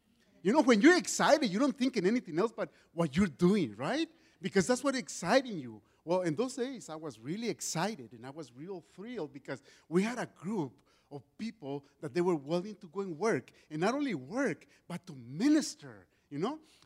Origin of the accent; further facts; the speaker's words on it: United States; born there; Now I am an American citizen, right? Because I'm a newborn and I was born in the States, right?